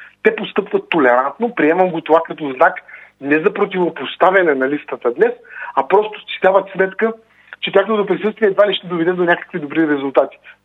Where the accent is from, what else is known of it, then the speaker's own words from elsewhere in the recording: Plovdiv, Plovdiv Province, Bulgaria; И понеже аз съм от Пловдив, наясно съм в състоянието на пловдивската организация